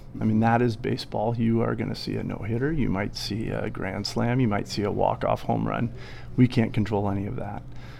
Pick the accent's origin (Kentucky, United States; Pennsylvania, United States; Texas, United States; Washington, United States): Washington, United States; Enumclaw; Yeah, so I grew up in Enumclaw, and so we would come to the Kingdom when I was a little kid, and it was really pretty great.